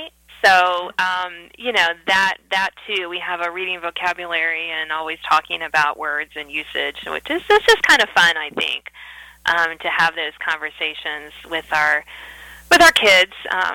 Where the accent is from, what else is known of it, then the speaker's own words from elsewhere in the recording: Virginia, United States; I grew up in Southern Virginia, and depending on who I'm talking to, I don't have a really strong Southern accent, which is funny because my parents were born and raised in Kentucky.